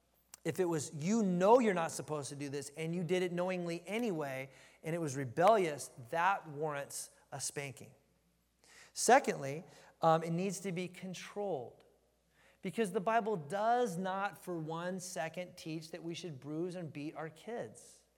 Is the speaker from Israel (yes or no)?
yes; Jerusalem, Jerusalem District, Israel; English is a second language; Like growing up in Israel, I'm like, downtown Jerusalem, there's a lion in the streets.